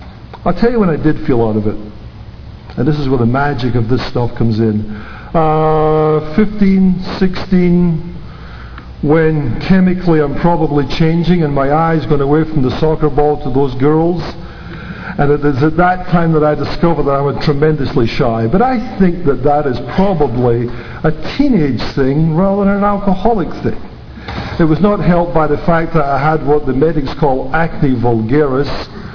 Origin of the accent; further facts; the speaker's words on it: Camlachie, Scotland, United Kingdom; born there; I was born in Camlachie, Scotland, in 1934.